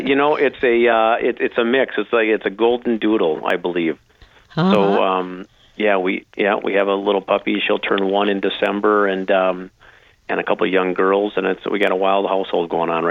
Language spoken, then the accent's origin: English; Perham, Minnesota, United States; I grew up in Perham. I graduated from Perham High School.